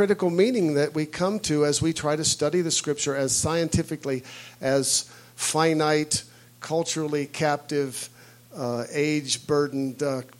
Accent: United States; But I am an American white male.

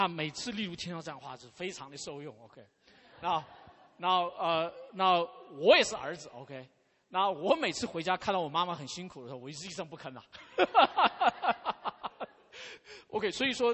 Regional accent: China; 这个就像我们中国人讲话

